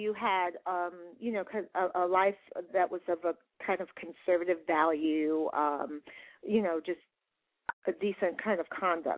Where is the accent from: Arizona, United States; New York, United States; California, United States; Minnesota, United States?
New York, United States; Brooklyn; you grew up in the city. I grew up in Brooklyn.